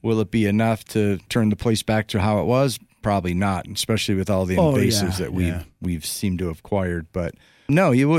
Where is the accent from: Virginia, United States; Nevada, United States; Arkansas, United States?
Nevada, United States; And I just say that because I'm from Nevada and this is where I've lived most of my life